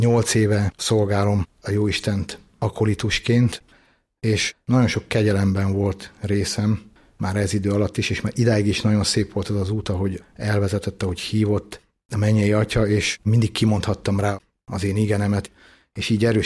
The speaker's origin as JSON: {"language": "Hungarian", "town": "Dunaújváros", "region": "Fejér", "country": "Hungary", "lives_now": "Máriabesnyő, Hungary", "said": "Besnyőről jöttem, ott élünk a Nagy Boldogasszony Bazilika tőszomszédságában. Mária Besnyőre Dunajvárosból kerültünk"}